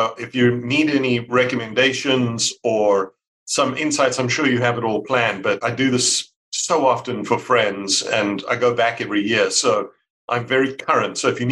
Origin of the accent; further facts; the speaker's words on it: South Africa; now in United States; Yes, born and raised in South Africa, Don.